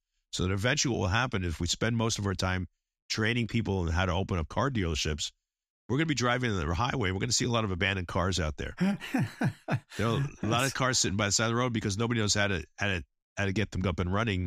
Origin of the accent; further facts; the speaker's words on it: The Bronx, New York, United States; he's from the Bronx, I'm originally from the Bronx, and you know, sort of kind of tough, rough and ready approach.